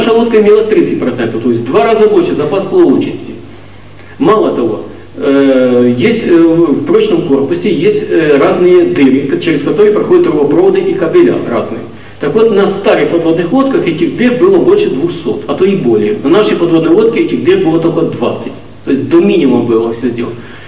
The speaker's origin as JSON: {"language": "Russian", "country": "Ukraine", "said": "И как истинный украинец, не хочу сказать большего слова"}